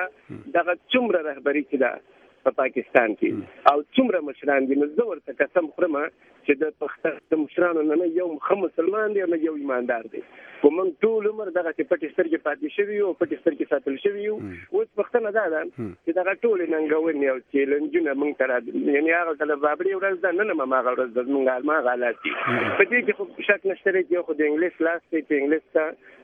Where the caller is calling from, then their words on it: Saudi Arabia; زه په سعودي عربستان کې یم